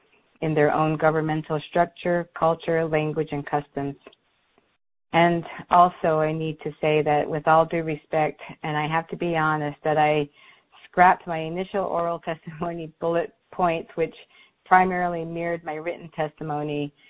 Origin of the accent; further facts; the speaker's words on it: United States; I am from the Diné Nation.